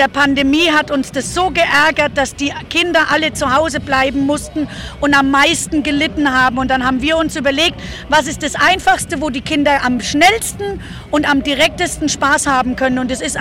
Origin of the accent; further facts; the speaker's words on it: Bavaria, Germany; born there; Oh, ich bin in Franken geboren und da ist man automatisch ein Faschingskind.